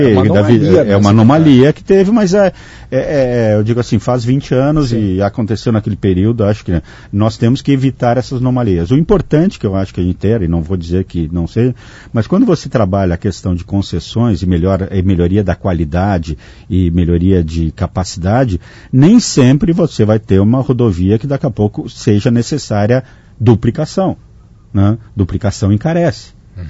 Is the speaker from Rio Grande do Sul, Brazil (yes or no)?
yes; Pelotas, Rio Grande do Sul, Brazil; Eu sou de Pelotas.